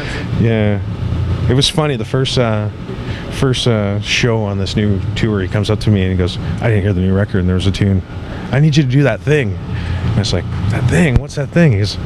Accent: Canada; now in United States; I'm Canadian. So

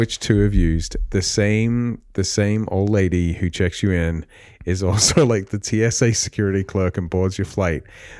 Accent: Libby, Montana, United States; I'm from Libby.

